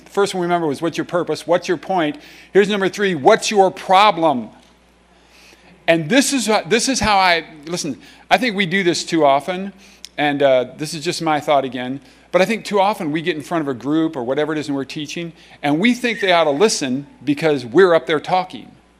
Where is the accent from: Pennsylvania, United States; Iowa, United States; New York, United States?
Iowa, United States; Des Moines; That when I was a kid, I grew up in Des Moines. There was no cheering. Anyway, when I grew up, and I grew up right next to Drake University